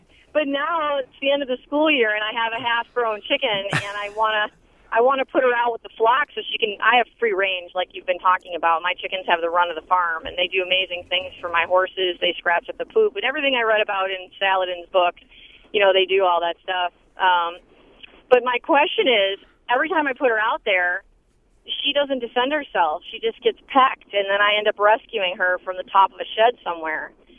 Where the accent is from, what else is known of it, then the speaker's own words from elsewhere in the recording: Detroit, Michigan, United States; now in Fort Atkinson, United States; I grew up in Detroit, and I'm a teacher here at Fort Atkinson